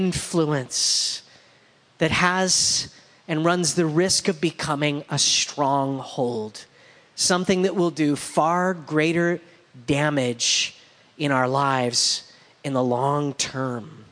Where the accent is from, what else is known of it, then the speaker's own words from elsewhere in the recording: California, United States; And we grew up out in the Inland Empire.